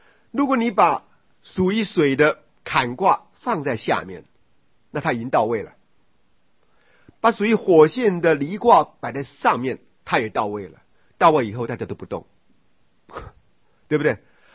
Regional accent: China; 不要说我们中国人自己啊，外人都说我们中国人呢

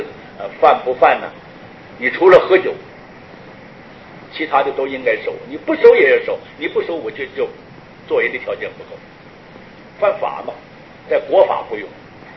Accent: North Korea; 如果你自己开着车，你把我们朝鲜人开车送我

